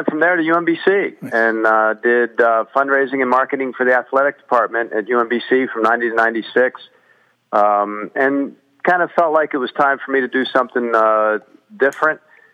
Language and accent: English; Catonsville, Maryland, United States; born and raised in Catonsville, literally in a townhouse in an area called Medwick Garth, and I lived about 12 houses from the Baltimore city line.